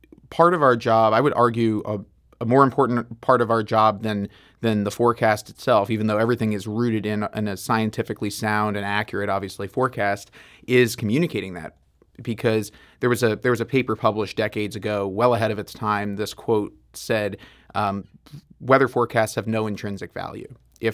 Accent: New York, United States; now in St. Louis, United States; I'm also not a St. Louis native either. I was from New York, and same deal.

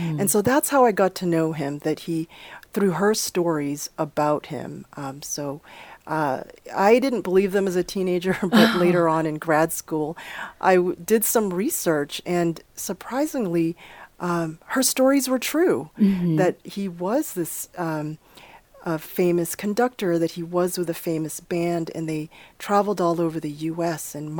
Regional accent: Boston, Massachusetts, United States; I grew up in Boston, Massachusetts, and really had very little connection to the Philippines or Filipino culture.

